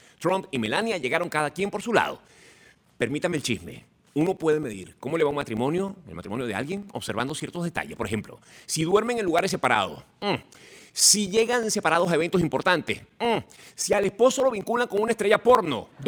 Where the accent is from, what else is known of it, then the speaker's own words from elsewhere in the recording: Venezuela; Señores, yo soy venezolano.